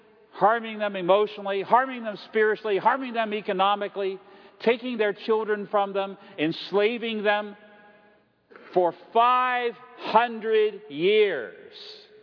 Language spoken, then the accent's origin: English; Orlando, Florida, United States; Now, I come from Orlando, Florida, and occasionally, like last year, we have hurricanes in Orlando, Florida.